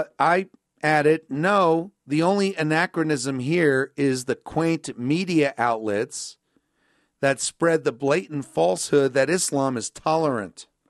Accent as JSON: {"language": "English", "country": "United States", "said": "As an American, I say let's keep GMT in Greenwich where it belongs."}